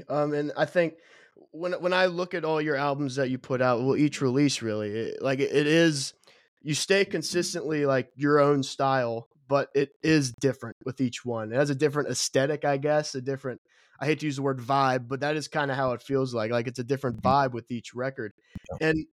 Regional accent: Kentucky, United States; I'm from Northern Kentucky too.

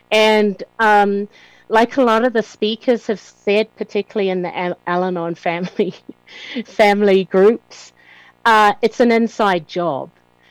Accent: Auckland, New Zealand; come from the tribes of Napui and also Rere Ahua. Where I was born and raised is in Auckland, New Zealand. And my marae is Te Hape.

